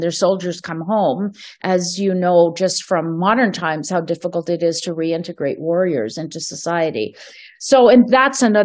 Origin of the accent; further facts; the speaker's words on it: Canada; born there; because I was born here in Canada